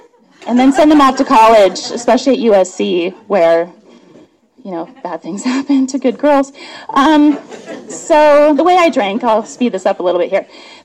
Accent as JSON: {"language": "English", "country": "Germany", "tie": "born or raised there", "said": "I grew up in Germany"}